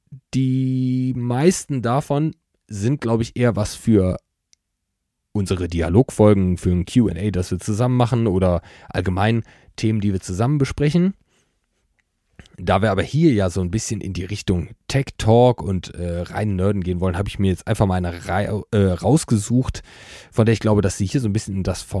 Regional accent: Leverkusen, North Rhine-Westphalia, Germany; ich bin weder Arztsohn noch komme ich aus Bornheim. Ich komme aus Schlebusch und meine Eltern sind beide eher aus der Programmiersparte von Bayer

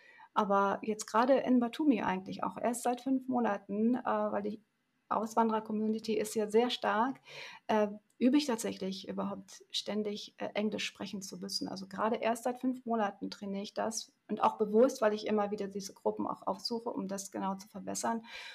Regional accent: Germany; Wenn die Menschen verstanden haben, wir sind Deutsche, dann hieß es, guten Tag.

